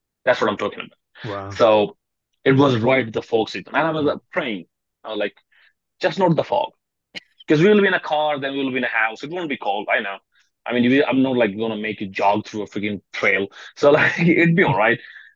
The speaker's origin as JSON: {"language": "English", "country": "India", "said": "I'm from India"}